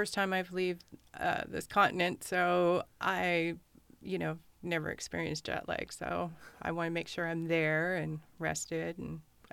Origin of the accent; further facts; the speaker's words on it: Juneau, Alaska, United States; I'm Kagwantan. So I'm Eagle Wolf. And so I grew up in Juneau. My mother, she's from Huna. And then my grandmother's, they're from Klukwan.